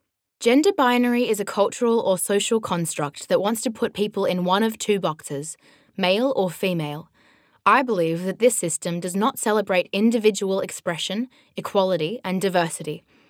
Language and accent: English; New South Wales, Australia; I grew up in the Hunter Valley in New South Wales, Australia